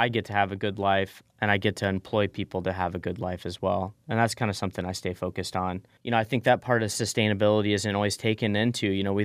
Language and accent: English; Texas, United States; And I grew up in South Texas, and they had mangoes and papayas and fig trees, all kinds of stuff.